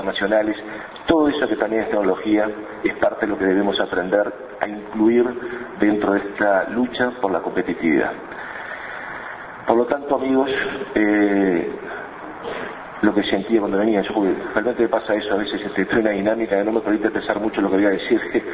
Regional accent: Uruguay; un sentido estratégico que como uruguayos estamos trazando

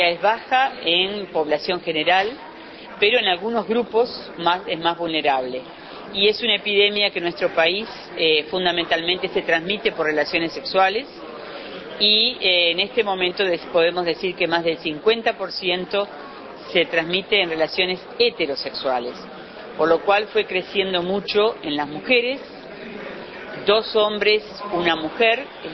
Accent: Uruguay; porque no hemos incorporado como uruguayos las prácticas de menor riesgo

